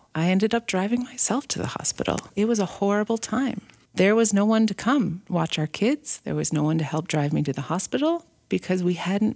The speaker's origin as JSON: {"language": "English", "town": "Detroit", "region": "Michigan", "country": "United States", "tie": "born or raised there", "said": "We grew up in the Detroit area, which is a very sports-loving city."}